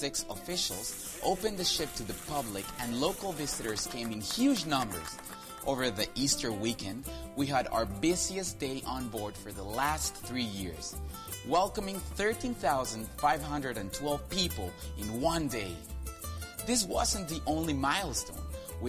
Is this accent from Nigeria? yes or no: no; Mexico; Veracruz, Mexico. … I have lived on board Logos Hope for more than 5 years. I am excited to see the ship visiting my home country